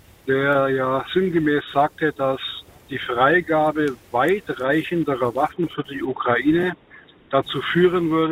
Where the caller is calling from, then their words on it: Augsburg, Bavaria, Germany; ich komme aus Augsburg